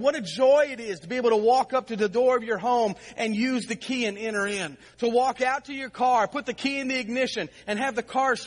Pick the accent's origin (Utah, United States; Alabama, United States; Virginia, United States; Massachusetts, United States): Virginia, United States; I did not grow up with locked doors. I grew up in Southern Virginia. We never locked our door.